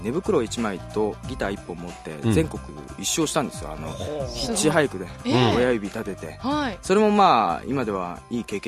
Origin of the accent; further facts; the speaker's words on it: Miyazaki, Japan; 宮崎、僕の地元宮崎で誘い受けたんですけど、